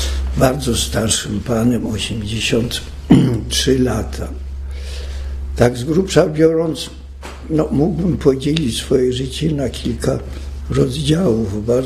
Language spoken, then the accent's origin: Polish; Osiek, Lesser Poland, Poland; born there; Urodziłem się w Osieku, to jest koło Oświęcimia, 17 kwietnia.